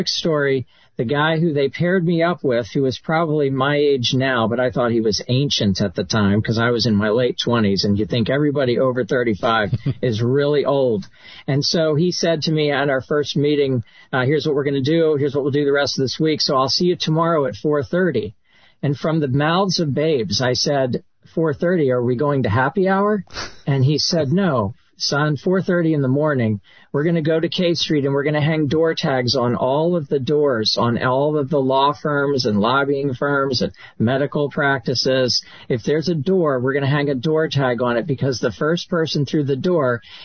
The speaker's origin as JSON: {"language": "English", "town": "Annapolis", "region": "Maryland", "country": "United States", "tie": "born or raised there", "said": "I'm actually from Annapolis, Maryland. I grew up there as a kid. I went to the public schools."}